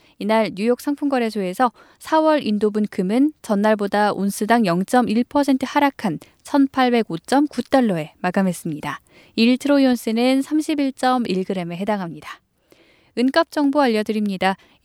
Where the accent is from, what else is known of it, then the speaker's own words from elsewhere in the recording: South Korea; 큰 활약을 한 것 같아서 한국인으로서도 참 기분 좋은 소식이 아닐까 싶습니다